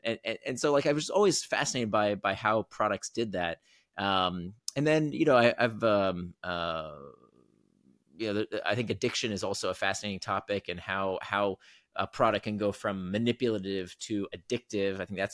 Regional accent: Florida, United States; now in Singapore; I grew up in the States. I grew up in Florida, but right now I'm in Singapore. I've been here for about 4 years

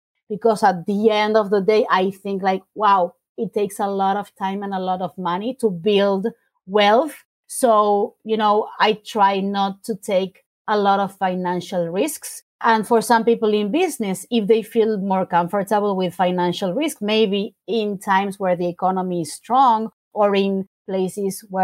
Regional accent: Argentina; English is a second language; when you're growing up in Argentina, the kind of birthday on steroids that kids in the US are used

